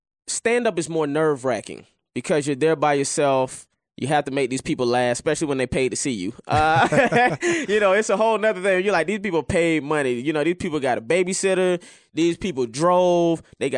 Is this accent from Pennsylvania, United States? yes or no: no; St. Petersburg, Florida, United States; now in Los Angeles, United States; I've been in L.A. 9 years, almost 10 years, and I still consider Atlanta my second home. I'm originally from St. Petersburg, Florida.